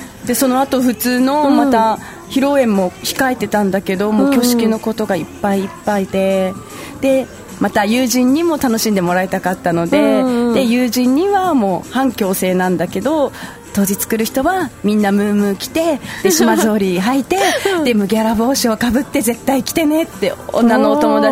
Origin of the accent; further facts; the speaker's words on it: Okinawa, Japan; 私は地元沖縄 で主人は、本土の出身 で結婚式はやっぱり地元の沖縄、私の地元沖縄で挙げたんですけど